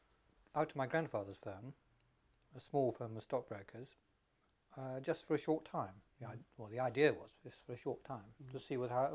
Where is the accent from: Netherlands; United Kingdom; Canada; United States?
United Kingdom; Beckenham, London; born there; I was born in Beckenham, South London, April the 4th, 1937.